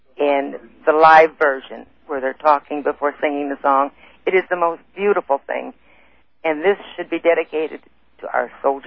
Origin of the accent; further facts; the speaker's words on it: Florida, United States; I'm actually from Florida, but I'm up here for a funeral.